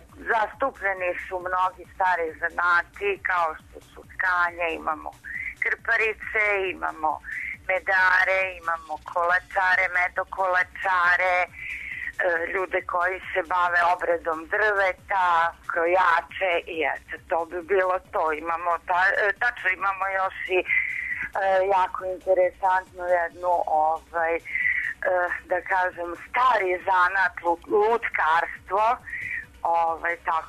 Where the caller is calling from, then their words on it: Sombor, Vojvodina, Serbia; Pa evo, mi kod nas u Somboru prvo i osnovno ima sunca.